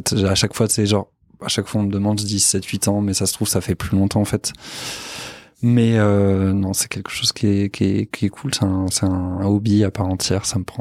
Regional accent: Paris, Île-de-France, France; moi je suis né à Paris, je suis parisien. J'ai grandi dans le quartier. Moi, j'ai grandi dans le premier arrondissement, vers entre Louvre et Châtelet.

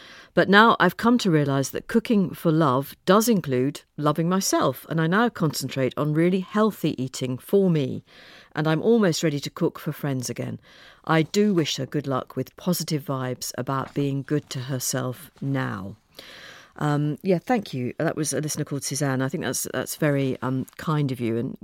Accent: Liverpool, North West England, United Kingdom; I should say I'm not from London. I'm from Liverpool.

